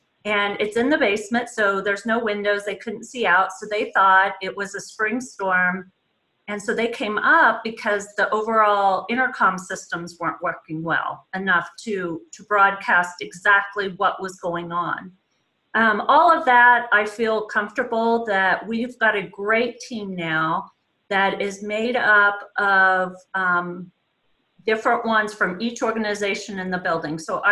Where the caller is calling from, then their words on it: Kansas City, Missouri, United States; Well, I'm calling from Kansas City.